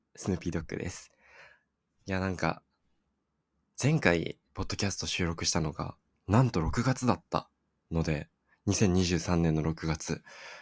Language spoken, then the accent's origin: Japanese; Sapporo, Hokkaido, Japan; 地元の札幌に帰っておりました